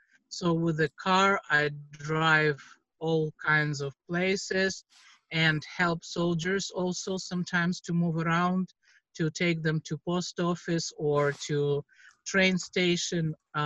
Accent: Kyiv, Ukraine; English is a second language; Well, I'm from Kyiv, Ukraine, from Calvary Chapel, Kyiv, and I'm a missionary at the east of Ukraine, at the front line.

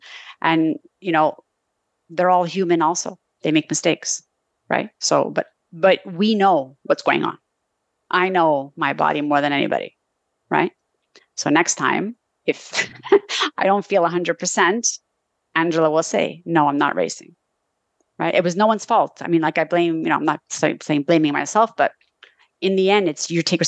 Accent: Montreal, Quebec, Canada; So I grew up in Montreal. I now live like on the outskirts of Montreal, Quebec, not far from you. And I grew up in a traditional Italian Canadian family.

